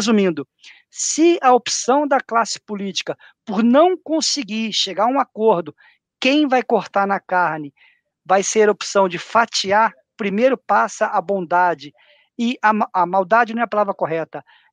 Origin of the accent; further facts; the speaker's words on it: Brazil; a gente é brasileiro, a gente convive já com isso há bastante tempo